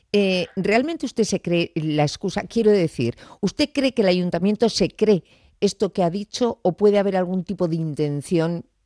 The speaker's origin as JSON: {"language": "Spanish", "town": "Bilbao", "region": "Basque Country", "country": "Spain", "said": "y yo soy de Bilbao"}